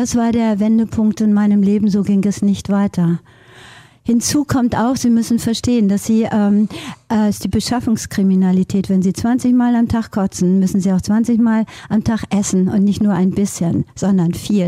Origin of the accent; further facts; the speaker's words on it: Hildesheim, Lower Saxony, Germany; also born or lived in Norway; denn ich bin auch vielfach in Norwegen groß geworden bei meiner Patentante. Also schon von Kindesbeinen an in zwei verschiedenen Welten.